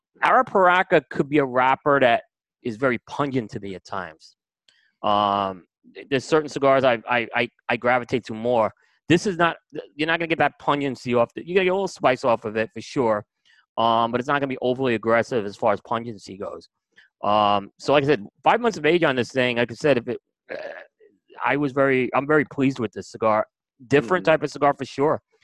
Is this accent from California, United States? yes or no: no; New York, United States; I grew up in New York, and there were these chock full of nuts coffee shops